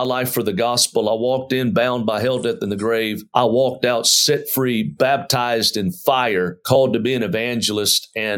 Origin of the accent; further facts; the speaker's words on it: Mobile, Alabama, United States; I grew up in Mobile, Alabama. About 70 miles east is Pensacola, Florida, where a church called Brownsville was.